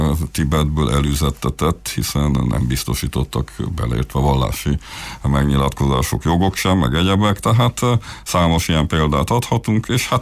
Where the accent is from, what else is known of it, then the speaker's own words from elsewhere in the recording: Transylvania, Romania; így mi magunk, mint erdélyi magyarok, ugye a saját optikánkon látjuk a világot.